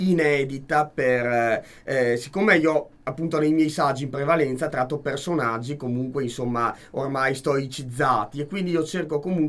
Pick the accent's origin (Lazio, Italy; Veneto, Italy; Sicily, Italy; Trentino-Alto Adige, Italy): Veneto, Italy; Mestre; io sono veneziano di terraferma, perché sono originario di Mestre.